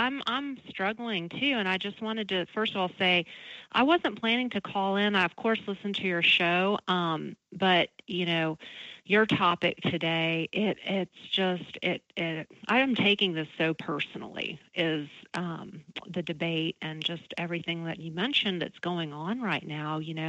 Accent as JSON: {"language": "English", "region": "the South", "country": "United States", "lives_now": "Los Angeles, United States", "said": "I'm here in LA, but I'm also from the South."}